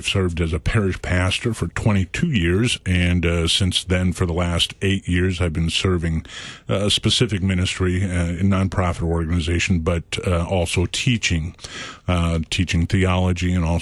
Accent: Concordia, Missouri, United States; was in first grade as a Sunday school student at St. Paul's Lutheran School in Concordia, Missouri, my hometown.

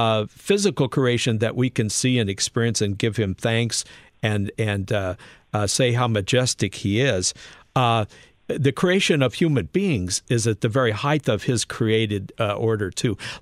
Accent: Wyoming, United States; You know, I grew up in Wyoming, Ingo.

